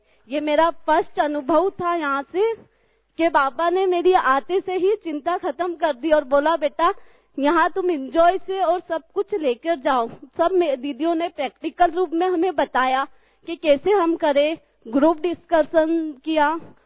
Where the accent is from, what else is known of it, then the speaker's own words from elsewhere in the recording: Indore, Madhya Pradesh, India; मैं साईं गंगोत्री बिहार इंदौर से आई हूँ।